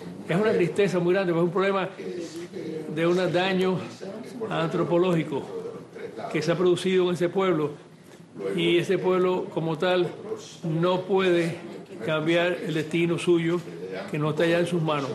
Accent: Cuba; Como cubano y como arquitecto me duele mucho.

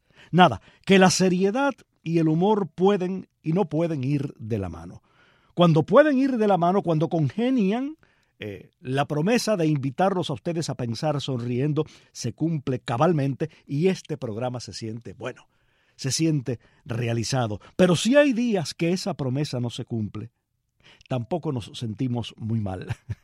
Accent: Cuba; porque los cubanos no nos damos cuenta hasta qué punto nuestra música y nuestra manera de hablar están llenas de disparates.

